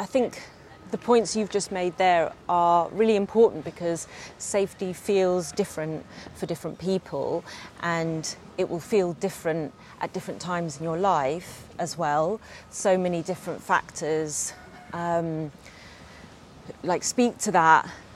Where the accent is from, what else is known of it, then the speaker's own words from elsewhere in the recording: London, United Kingdom; where I grew up in South London, didn't feel safe to me when I was a kid.